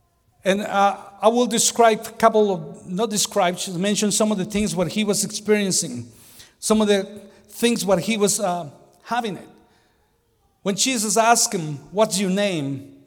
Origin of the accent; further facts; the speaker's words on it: Mexico City, Mexico; English is a second language; I'm from Mexico City. I was born in Mexico City. And the name for the people who born and grow in Mexico City, they call us Chilangos.